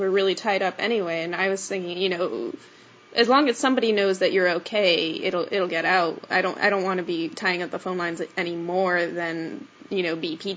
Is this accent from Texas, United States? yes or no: yes; Texas, United States; I'm from Texas, by the way, so my dad's semi-known in our town for his running.